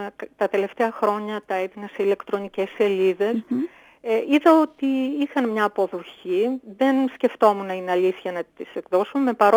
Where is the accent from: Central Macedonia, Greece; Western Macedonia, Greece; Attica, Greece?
Western Macedonia, Greece; Aliakmonas; also born or lived in Kozani; μεγάλωσα στα πρώτα χρόνια της ζωής μου σε ένα μικρό χωριό, τον Αλιάκμονα, στην επαρχία Βοΐου Κοζάνης. Και λίγο μετά, στην τρίτη δημοτικού, μετακομίσαμε στη γειτονική Κωμόπολη.